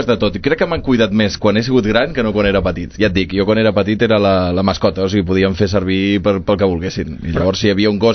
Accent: Sabadell, Catalonia, Spain; jo, com que vaig marxar de Sabadell

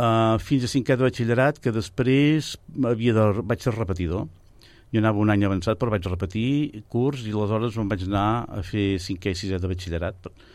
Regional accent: Sabadell, Catalonia, Spain; also born or lived in Barcelona

